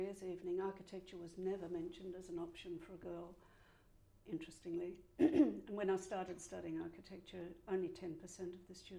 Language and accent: English; Sydney, New South Wales, Australia; I grew up in Sydney, in the northern suburbs, and we had a large bushy block.